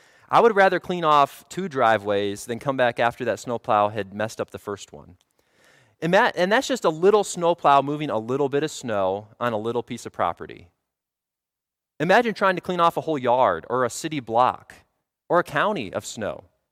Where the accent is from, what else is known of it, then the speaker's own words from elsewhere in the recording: Illinois, United States; I think of shoveling snow off of our driveway where I grew up outside of Chicago.